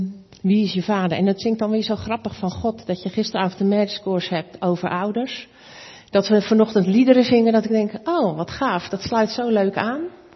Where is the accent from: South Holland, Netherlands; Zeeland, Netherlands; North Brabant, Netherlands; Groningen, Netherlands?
South Holland, Netherlands; Katwijk; Ik kom uit Katwijk, een vissersdorpje.